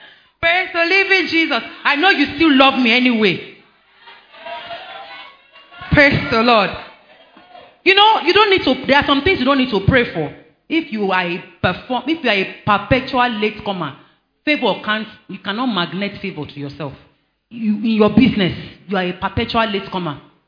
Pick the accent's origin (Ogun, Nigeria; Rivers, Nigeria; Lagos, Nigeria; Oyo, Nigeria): Lagos, Nigeria; now in Ilorin, Nigeria; By virtue of marriage, moved to Ilorin. I was born and bred in Lagos.